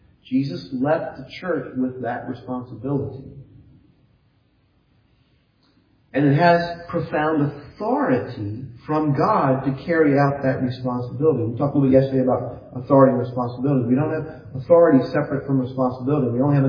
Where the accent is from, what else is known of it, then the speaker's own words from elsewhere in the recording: the South, United States; I know what it's like. I grew up in the South.